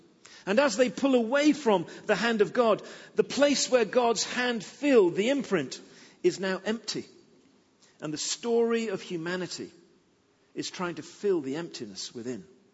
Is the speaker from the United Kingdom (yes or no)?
yes; England, United Kingdom; I come from England, I know that.